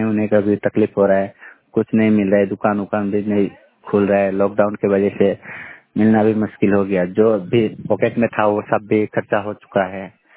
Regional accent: Kolkata, West Bengal, India; हम लोग कलकत्ता से हैं।

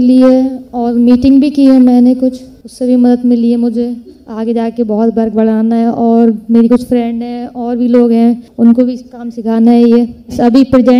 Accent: India; मैं ग्राम अम्मावाय से हूँ।

